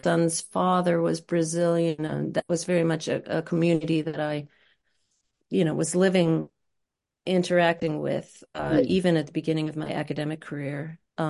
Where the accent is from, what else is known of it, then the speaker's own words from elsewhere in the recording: Midwest, United States; if I look back at my experiences growing up in the Midwest, I can tell you all kinds of things about my relationship to food and cuisine growing up